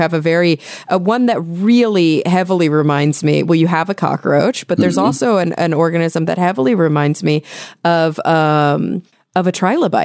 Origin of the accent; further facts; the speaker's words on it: the South, United States; We call them roly polies growing up in the South.